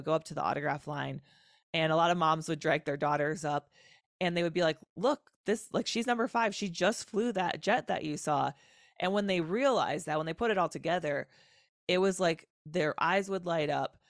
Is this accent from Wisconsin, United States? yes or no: yes; Wisconsin, United States; It's in Wisconsin, my home state.